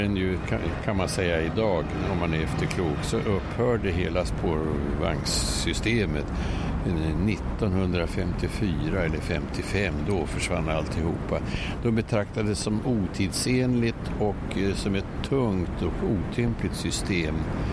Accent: Uppsala, Uppsala County, Sweden; i min hemstad Uppsala så lärde jag mig simma i precis motsvarande stort badhus nere vid Fyrisån.

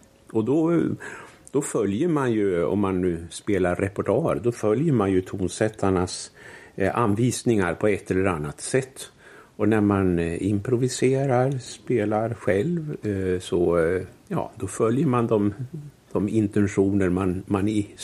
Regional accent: Gävle, Gävleborg County, Sweden; även om Gävle är min hemstad och Gävle har också en stor plats i mitt hjärta, så är ändå Gotland nog mitt andliga hem.

